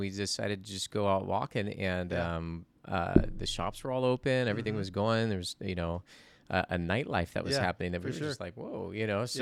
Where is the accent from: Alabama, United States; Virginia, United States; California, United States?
California, United States; I'm from California yeah.